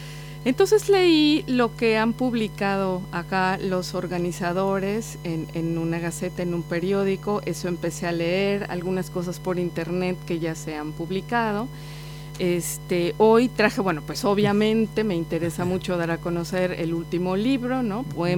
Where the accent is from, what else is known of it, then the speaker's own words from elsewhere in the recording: Mexico City, Mexico; born there; Nací en el DF, aunque por cuestiones de trabajo me fui a vivir a Oaxaca, que es una provincia que está en el Pacífico. Bueno, yo no estaba en el Pacífico, yo estaba en la frontera entre Oaxaca y Puebla.